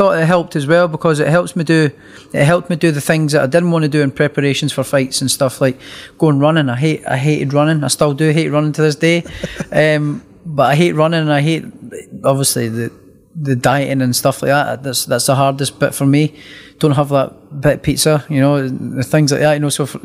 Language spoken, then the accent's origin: English; Scotland, United Kingdom; And me being Scottish and I hate the rain.